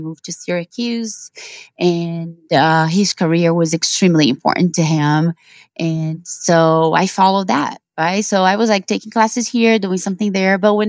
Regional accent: Brazil; So I was born and raised in Brazil.

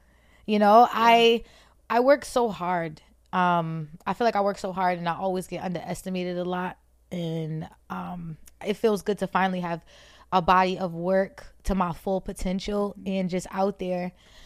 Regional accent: New Jersey, United States; also born or lived in Boston; So I'm from Jersey. I was born in Boston, so all my family, all my immediate family, all my family's in Boston. I was born in Roxbury, but my me and my brothers and my mom, we moved to Jersey.

